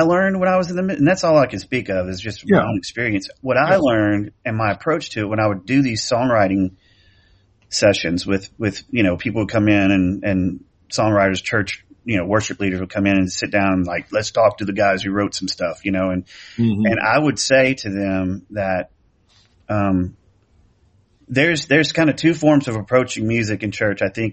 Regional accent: El Dorado, Arkansas, United States; That I grew up in El Dorado, Arkansas, and there's some people there who, they don't get the artsy stuff, man.

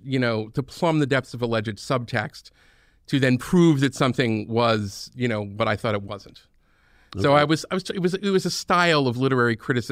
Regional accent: Philadelphia, Pennsylvania, United States; growing up in Philadelphia, you had the advantage of Power 99, which is a radio station, and they had one hip hop show on Sundays

